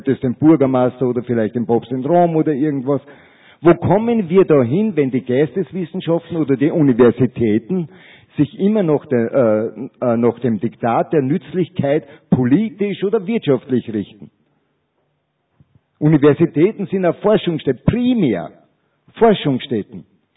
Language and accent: German; Upper Austria, Austria